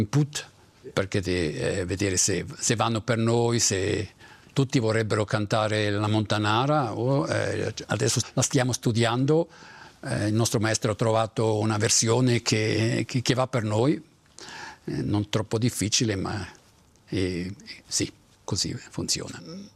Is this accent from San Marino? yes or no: no; Poschiavo, Graubünden, Switzerland; moved away as an adult; now in Zurich, Switzerland; già come dice il nome non sono ticinese, sono grigionese di Poschiavo, sono cresciuto a Poschiavo, poi per motivi di studio sono arrivato a Zurigo e poi per motivi professionali e anche privati, siccome ho trovato lì la mia moglie, sono rimasto a Zurigo.